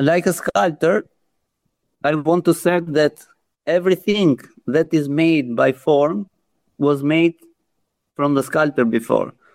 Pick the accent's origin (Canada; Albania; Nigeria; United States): Albania; Tirana, Tirana County; English is a second language; I am born from Tirana, and my origin is from Tirana.